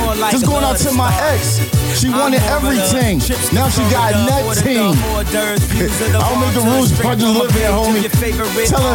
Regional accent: Philadelphia, Pennsylvania, United States; I'm from Philadelphia. Stay tuned. We got that Philly support, Philly section coming up.

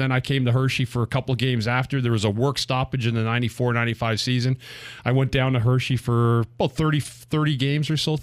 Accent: Ottawa, Ontario, Canada; I grew up in Ottawa, and people that may or may not know, we have the largest skating rink in the world.

